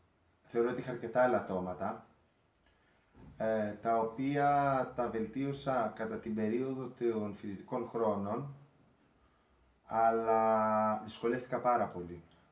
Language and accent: Greek; Skala, Peloponnese, Greece; also born or lived in Patras; Εγώ γεννήθηκα το 1992 στις 20 Αυγούστου. Έζησα και μεγάλωσα τα παιδικά μου χρόνια στη Σκάλα Λακωνίας, από όπου και ο τόπος καταγωγής του πατέρα μου. Η μητέρα μου κατάγεται από ένα χωριό άλλο, την Κρεμαστή Λακωνίας